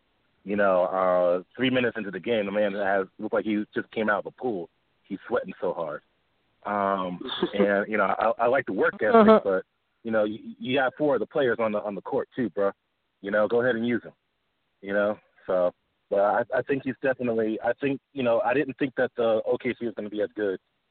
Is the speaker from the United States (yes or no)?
yes; New Jersey, United States; You know, I grew up in Jersey, and I played street ball, and I was a big dude.